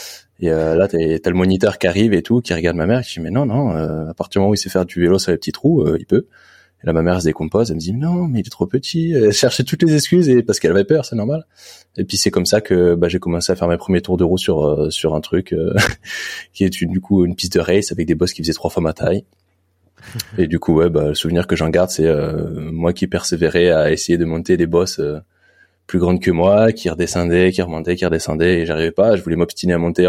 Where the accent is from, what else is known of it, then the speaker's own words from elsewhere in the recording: Saint-Germain-en-Laye, Île-de-France, France; born there; je suis né à Saint-Germain-en-Laye.